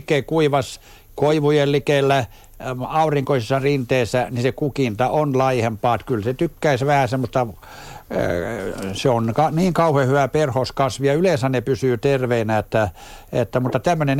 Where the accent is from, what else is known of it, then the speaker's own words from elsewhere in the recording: Perniö, Southwest Finland, Finland; No lapsena Perniössä asuneena tiedän